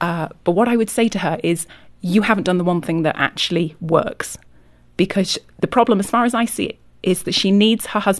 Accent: Yorkshire and the Humber, United Kingdom; now in United States; I'm from England, from Yorkshire.

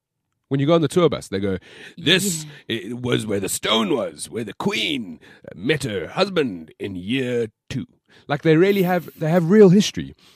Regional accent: South Africa; it's a huge reminder of where we're from. And South Africa, yes, I'm proudly South African.

